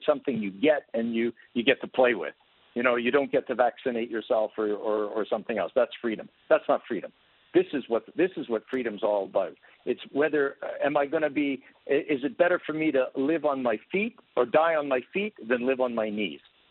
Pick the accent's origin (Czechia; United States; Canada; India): Canada; I was born and raised in Canada.